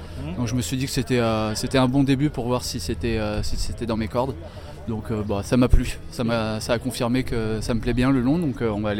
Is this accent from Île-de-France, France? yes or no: no; Tours, Centre-Val de Loire, France; also born or lived in Toulouse; Je viens de Tours.